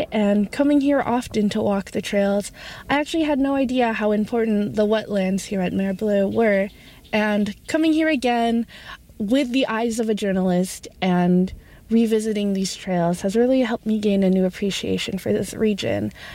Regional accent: Ottawa, Ontario, Canada; being born and raised in Ottawa

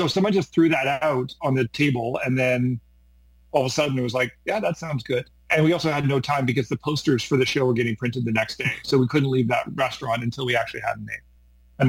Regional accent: Victoria, British Columbia, Canada; And growing up in Victoria, we didn't get Vancouver radio, but we got Seattle radio.

